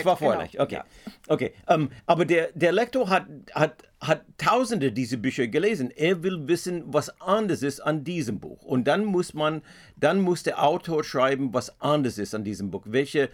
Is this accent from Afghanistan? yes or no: no; United States; German is a second language; now in Germany; Ich bin ja ein Amerikaner, ich lebe hier seit 30 Jahren